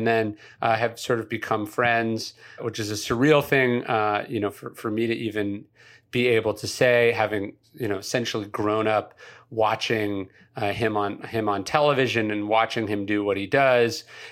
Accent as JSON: {"language": "English", "country": "United States", "said": "I'm so American that when you sent it to me and I saw it was 30 kilometers, I couldn't even conceive of how long that is."}